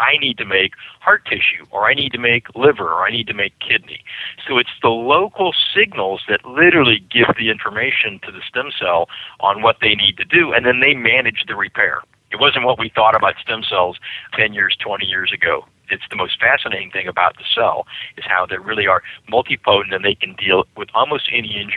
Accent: Oklahoma, United States; You know, I'm from Oklahoma originally

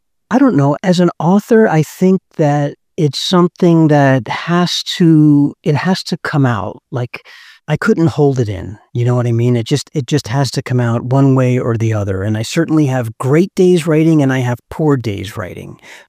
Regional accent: Philadelphia, Pennsylvania, United States; Because I'm originally from Philadelphia, right? That Philadelphia area.

